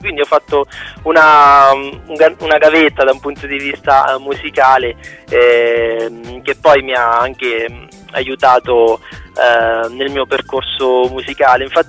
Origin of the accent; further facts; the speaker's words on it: Marche, Italy; E io invece sono un marchigiano doc, nel senso che mi piace stare a casa